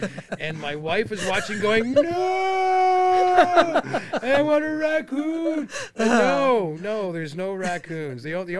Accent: Germany; But I grew up in Germany, so it was different.

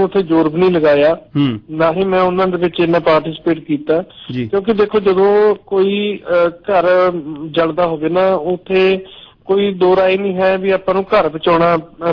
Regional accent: Punjab, India; ਅਸੀਂ ਪੰਜਾਬ ਦੇ ਵਾਸੀ ਹੋਣ ਦੇ ਨਾਤੇ ਇੱਥੇ ਬੈਠੇ ਪੰਜਾਬ ਲਈ ਲੜ ਰਹੇ ਹਾਂ

